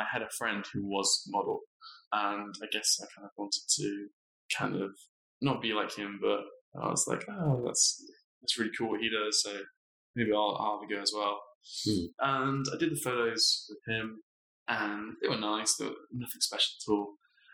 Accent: West Midlands, United Kingdom; now in Perth, Australia; Basically because I was from Herefordshire with you.

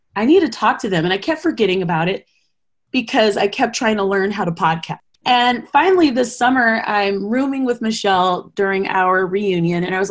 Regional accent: Colorado, United States; They're originally from Wyoming and I'm from Colorado

